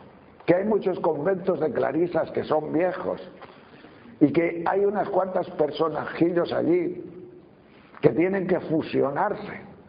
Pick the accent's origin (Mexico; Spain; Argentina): Spain; Castile and León; Porque don Rufo, el cura de mi pueblo, que predicaba con una pistola, porque era el tiempo de los maquis allá en León